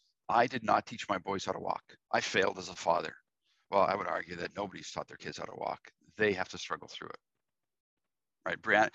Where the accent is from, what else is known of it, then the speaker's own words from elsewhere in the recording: Canada; okay, I'm a Canadian, so hockey, right?